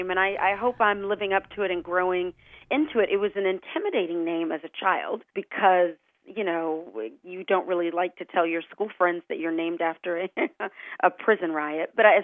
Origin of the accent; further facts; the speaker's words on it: Texas, United States; You know, I'm from the South, if we can call Texas